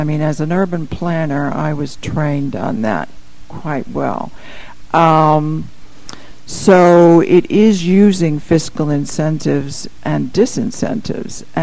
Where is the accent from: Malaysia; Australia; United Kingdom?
United Kingdom; London; I mean, in London, for instance, now there's a big thing going on, that's my hometown